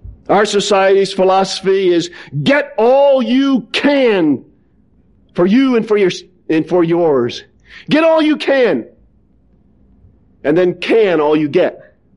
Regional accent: New England, United States; I'm from New England. In New England, we can talk a mile a minute.

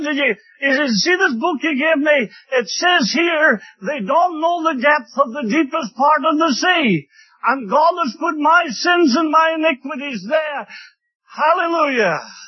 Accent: Scotland, United Kingdom; I come from Scotland and they say, do you not take whiskey? From Scotland?

